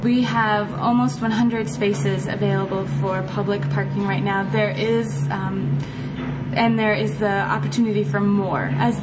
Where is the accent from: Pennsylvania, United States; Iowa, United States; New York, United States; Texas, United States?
Iowa, United States; And I'm actually from Central Iowa, so it was fun to come back to my roots.